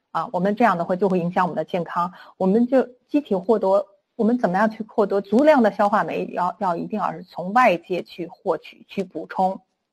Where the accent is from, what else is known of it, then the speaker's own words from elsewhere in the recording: China; 尤其是我们中国人，他的我们的饮食习惯就比如喜欢煎炒烹炸